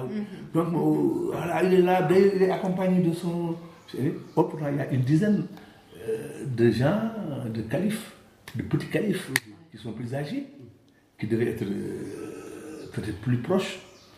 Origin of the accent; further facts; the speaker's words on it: Senegal; nous sommes des musulmans, hein, nous sommes des Sénégalais.